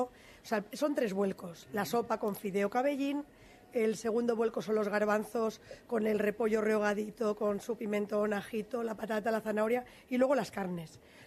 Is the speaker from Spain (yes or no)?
yes; Madrid, Community of Madrid, Spain; yo soy de Madrid